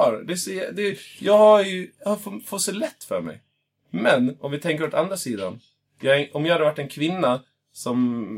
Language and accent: Swedish; Gotland, Sweden; born there; Att vi är födda på Gotland.